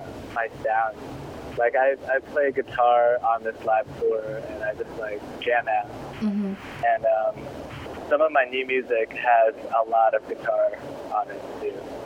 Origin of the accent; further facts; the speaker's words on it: Maryland, United States; so growing up in like the Burg and DC, there was like the whole DC punk scene and DIY shows.